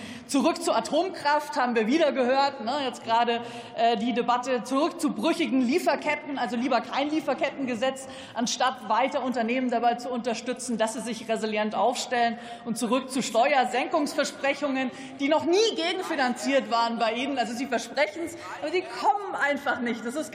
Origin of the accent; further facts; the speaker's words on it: Baden-Württemberg, Germany; Ich komme aus Baden-Württemberg.